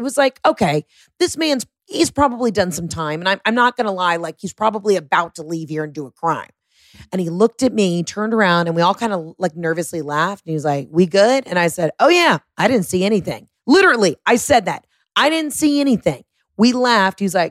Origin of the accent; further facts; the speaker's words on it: the South, United States; I'm from the South. You know this. I talk about it all the time.